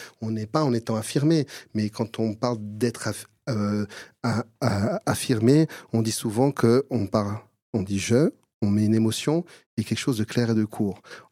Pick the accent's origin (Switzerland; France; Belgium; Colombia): Colombia; Moi, je suis adopté, j'ai été adopté à l'âge de 5 ans, j'ai grandi en Colombie